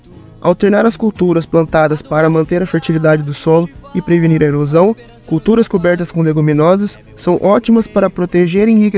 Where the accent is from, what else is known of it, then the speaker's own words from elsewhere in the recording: Palmital, São Paulo, Brazil; da cidade de Palmital, São Paulo, e também curso o quarto ano de Agronomia